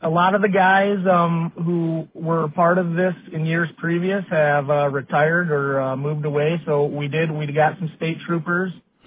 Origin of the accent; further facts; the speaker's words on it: Kalamazoo, Michigan, United States; Kalamazoo originally.